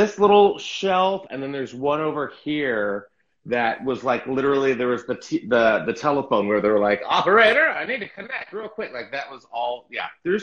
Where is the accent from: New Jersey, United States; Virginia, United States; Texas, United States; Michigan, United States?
Texas, United States; San Antonio; also born or lived in Mississippi / Tennessee; So I was about 8 or 9. I grew up in Texas after Mississippi.